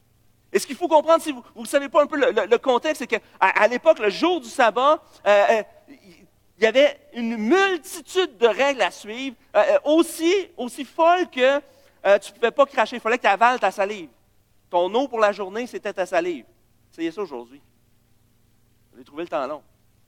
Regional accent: Quebec City, Quebec, Canada; Moi, je viens de Limoilou, là. Je suis fier de ça.

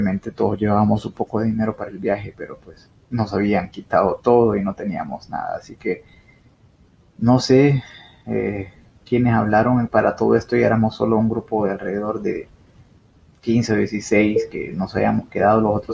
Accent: El Salvador; moved away; No, me fui de El Salvador con un grupo de alrededor de 23 personas

